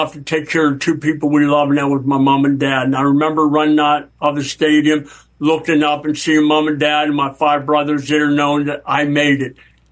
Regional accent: Pittsburgh, Pennsylvania, United States; Growing up in Pittsburgh, you know, watching the Steelers win all those Super Bowls

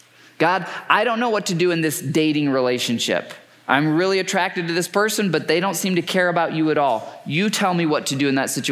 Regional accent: Michigan, United States; Well, many of you know I grew up in Michigan

